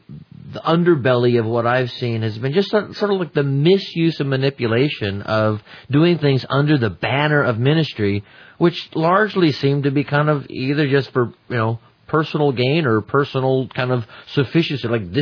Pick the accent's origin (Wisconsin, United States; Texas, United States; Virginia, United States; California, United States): Wisconsin, United States; Madison; I'm from Madtown.